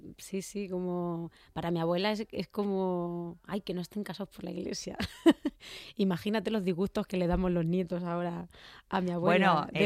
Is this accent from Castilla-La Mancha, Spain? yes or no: yes; Albacete, Castilla-La Mancha, Spain; Sí, yo soy de Albacete y al cole y todo eso fui a Albacete. Y en verano y en los fines de semana nos íbamos a Letura, un pueblecito pequeñito, que es de donde es mi madre.